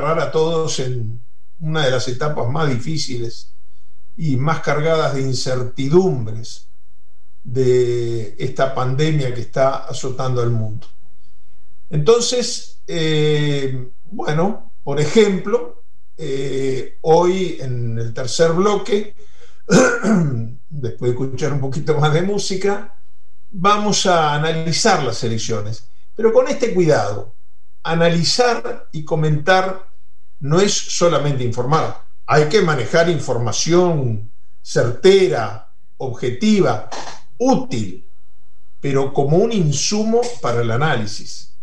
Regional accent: Uruguay; represento a todos los uruguayos, en un país como Argentina, con una colonia tan grande.

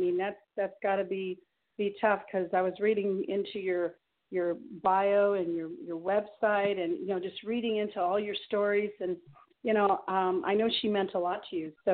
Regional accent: Chicago, Illinois, United States; We're all from the East Coast, Midwest, and I'm from Chicago.

